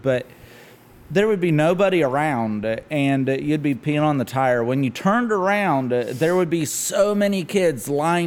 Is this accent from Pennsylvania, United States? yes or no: no; Columbus, Ohio, United States; I grew up in Columbus, joined the Army when I was 18.